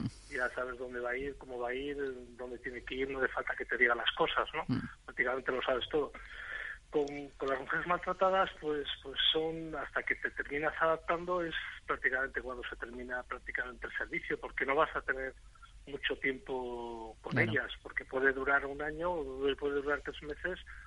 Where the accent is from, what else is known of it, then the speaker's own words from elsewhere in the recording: Basque Country, Spain; Bueno, yo soy de aquí, de todo, soy nacido en el País Vasco y entonces pues sí, me he criado de toda la vida aquí.